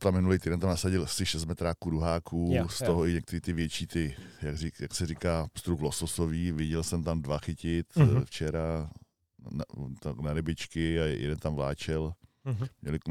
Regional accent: Dobřív, Plzeň Region, Czechia; jsem byl asi ve třetí, ve čtvrté třídě, chodili jsme z Dobříva pěšky, 4 kilometry do Hrádku každou sobotu na kroužek a na jaře zkoušky.

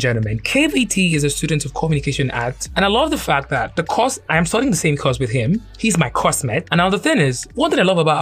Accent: Nigeria; I speak normal way as a Nigerian, right?

